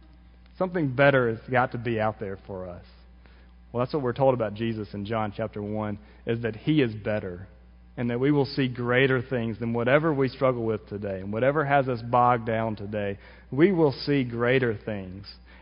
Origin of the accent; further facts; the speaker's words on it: Mississippi, United States; Now, maybe it's because we live in Mississippi. We're from Mississippi